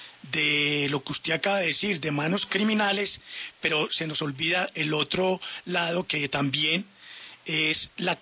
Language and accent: Spanish; Colombia; Y eso duele como colombiano, porque habla como si nuestro país fuera un paraíso.